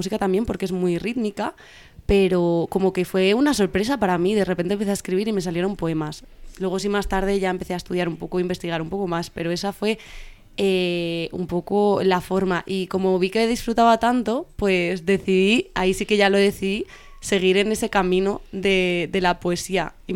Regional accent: Arganda del Rey, Community of Madrid, Spain; Bueno, pues yo nací aquí en Madrid. Yo soy de la ciudad de Madrid, soy madrileña. Pero crecí en un pueblo del sureste de Madrid que se llama Arganda del Rey, aunque pasaba muchos fines de semana en otro pueblo cerca de Galapagar, que es el Escorial

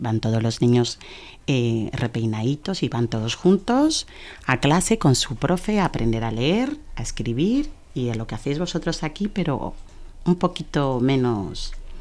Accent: Malabo, Bioko, Equatorial Guinea; Pero yo vengo de la isla, porque Guinea tiene una parte de isla y una parte de continente. Y yo soy de la isla de Malabo, de Guinea Ecuatorial.

